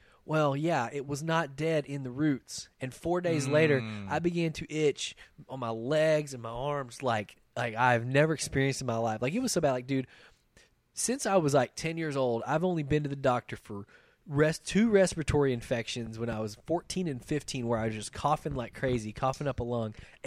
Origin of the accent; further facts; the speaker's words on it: Hamilton, United States; I grew up in Hamilton, which is a small town, 2A school, 3 stoplights, 1 blinking light, no economy, no nothing.